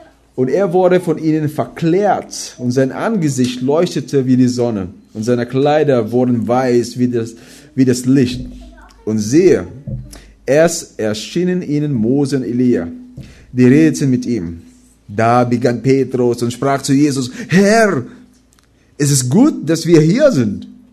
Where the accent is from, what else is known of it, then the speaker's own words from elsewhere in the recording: Philippines; German is a second language; moved away as an adult; now in Germany; Ich bin geboren und auch aufgewachsen auf den Philippinen. Kann man sagen, made in the Philippines.